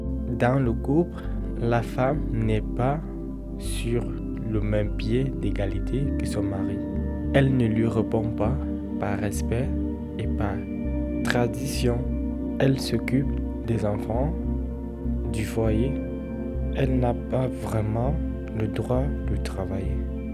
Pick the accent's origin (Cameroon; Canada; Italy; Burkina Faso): Cameroon; now in France; Moi, j'ai vécu mon enfance en Afrique, au Cameroun.